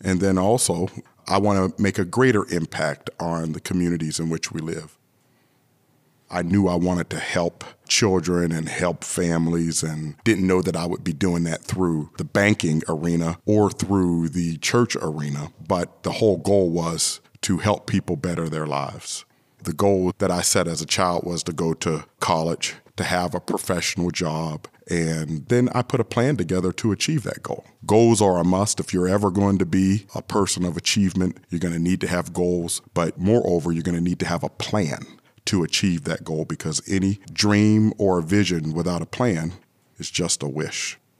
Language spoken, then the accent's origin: English; Aliquippa, Pennsylvania, United States; I was born on November the 19th, 1971 in Aliquippa, Pennsylvania. And I've lived in this region pretty much all my life.